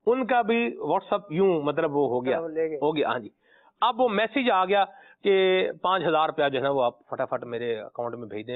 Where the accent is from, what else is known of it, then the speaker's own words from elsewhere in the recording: Punjab, Pakistan; میرا تعلق پنجاب سے ہے, اوریجنل میرا پنجاب ہے.